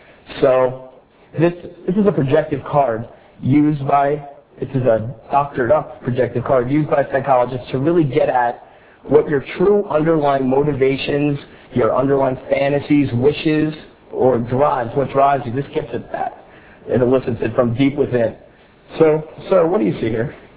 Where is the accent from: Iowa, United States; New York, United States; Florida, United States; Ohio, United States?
New York, United States; New York City; I'm really pleased to be speaking in my hometown in New York City.